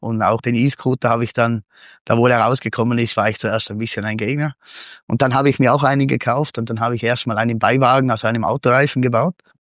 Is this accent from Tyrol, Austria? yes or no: yes; Imst, Tyrol, Austria; also born or lived in Innsbruck; Ja, ich bin geboren in Innsbruck, bin nach 4 Monaten nach Imst gekommen, bin dort aufgewachsen, in die Schule gegangen. Mein Weg führte mich dann nach Vorarlberg.